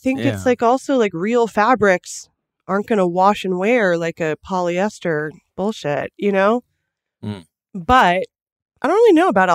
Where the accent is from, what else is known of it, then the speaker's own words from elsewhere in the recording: Los Angeles, California, United States; to say this because we're from Los Angeles.